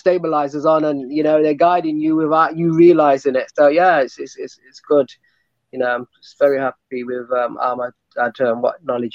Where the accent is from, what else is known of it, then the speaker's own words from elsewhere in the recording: Nottingham, East Midlands, United Kingdom; born there; I was born in Nottingham, the UK, and Nottingham's famous for Robin Hood.